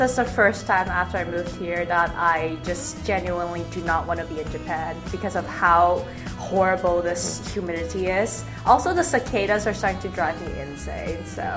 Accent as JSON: {"language": "English", "country": "Canada", "said": "I'm from Canada."}